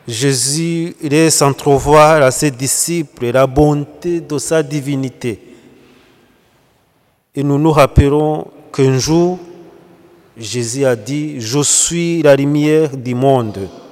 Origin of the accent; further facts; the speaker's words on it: Rwanda; chez nous au Rwanda, toutes les églises, presque toutes les églises, sont construites sur une petite montagne.